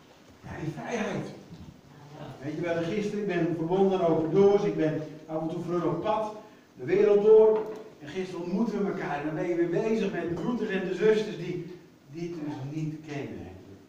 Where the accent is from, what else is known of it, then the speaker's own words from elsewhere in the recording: Netherlands; Nou, en als Nederlanders zijn we ontzettend gelukkige mensen, jongens.